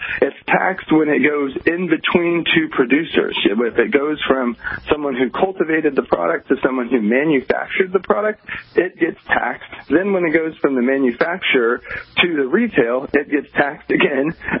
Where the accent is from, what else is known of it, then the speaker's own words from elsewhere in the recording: Oklahoma, United States; which coming from the Midwest, where I'm from Oklahoma, I've seen homeless. I've never seen it like the levels we have in Los Angeles.